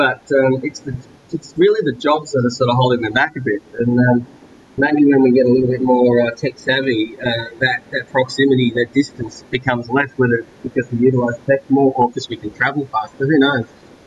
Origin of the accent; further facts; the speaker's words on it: New South Wales, Australia; I grew up in the Blue Mountains, which is, about 100 k's west of Sydney, up in the World Heritage National Park up there. Pretty idyllic place to live as a kid and grow up.